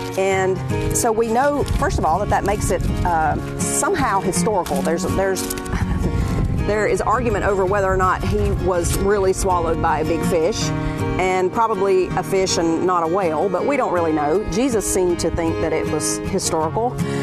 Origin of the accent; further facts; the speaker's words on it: the South, United States; I'm from the South. So if you poke a crawdad in the creek, it does exactly the opposite of what you would expect it to do.